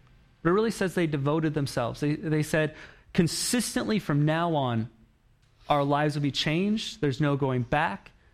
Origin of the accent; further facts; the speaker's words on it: Oregon, United States; but I grew up in Oregon, so I was done with the rain for the rest of my life.